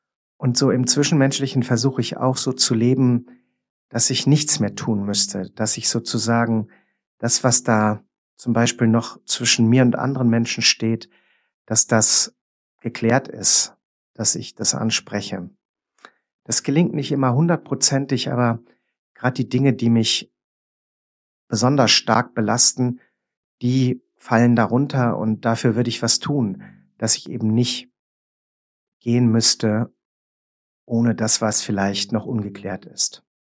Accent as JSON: {"language": "German", "town": "Marburg", "region": "Hesse", "country": "Germany", "said": "ich werde 61 Jahre alt, ich komme aus Marburg, lebe da jetzt seit 36 Jahren"}